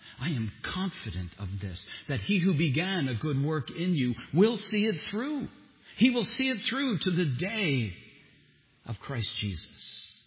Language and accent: English; Philadelphia, Pennsylvania, United States; When I was 16 years old, after my family moved to Pennsburg, a friend that I grew up with in Philadelphia saw my father's name as she was reading the phone book.